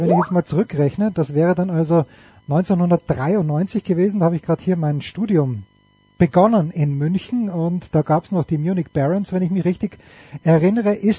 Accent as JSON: {"language": "German", "country": "Austria", "said": "als Österreicher bin ich natürlich ein gebranntes Kind"}